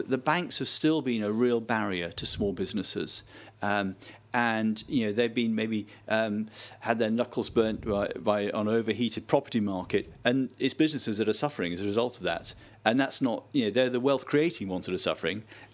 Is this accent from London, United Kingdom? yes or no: no; Sheffield, Yorkshire and the Humber, United Kingdom; So it's something that always reminded me of Sheffield and my hometown when I was living a long, long way away.